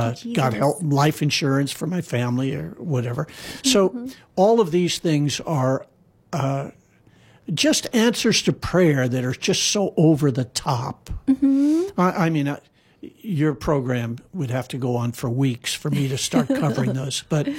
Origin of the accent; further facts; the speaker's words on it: Hawaii, United States; Well, that was of interest to me because growing up in Hawaii, I never heard of it, never knew anything about it